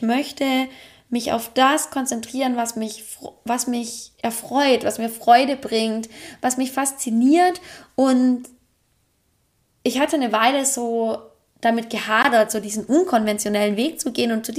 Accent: Germany; In meiner Kindheit in Deutschland war ich auch jeden Tag im Wald.

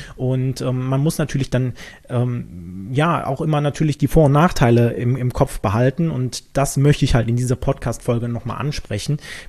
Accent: North Rhine-Westphalia, Germany; Ich komme jetzt nicht direkt aus Köln, sondern ein bisschen umlandmäßig unterwegs.

